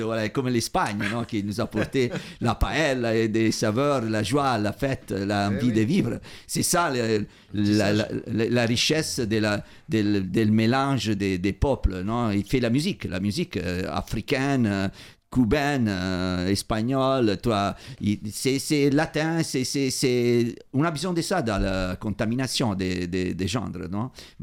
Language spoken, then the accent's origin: French; Italy; French is a second language; now in France; moi, je me sens gitan. Je vis en France, je suis italien. Voilà, j'ai mon accent.